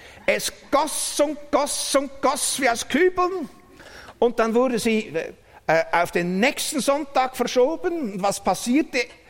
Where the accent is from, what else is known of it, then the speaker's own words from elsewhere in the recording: Aargau, Switzerland; 1836, da galt in meinem Heimatkanton Aargau noch Parität.